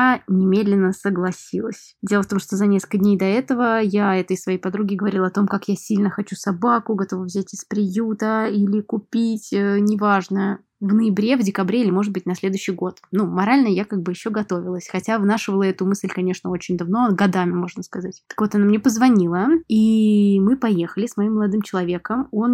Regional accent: Moscow, Russia; я современная художница из Москвы. Прямо сейчас я нахожусь в Казани у своих родителей.

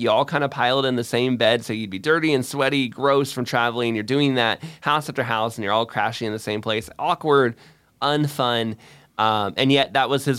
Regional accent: Florida, United States; I mean, I am personally from Florida, and I live in a hot country.

